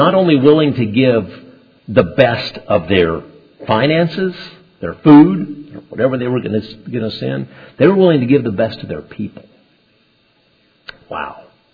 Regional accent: Honduras; English is a second language; I grew up in Honduras, okay? And my parents were still living there at the time.

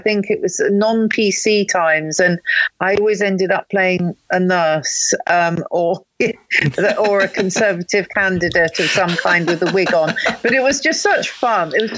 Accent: Eltham, London, United Kingdom; Well, not far. I mean, it's all southeast London. See, my lovely late mother lived in Chislehurst. She moved there later on in her life when we'd all left home. And I was brought home in Eltham.

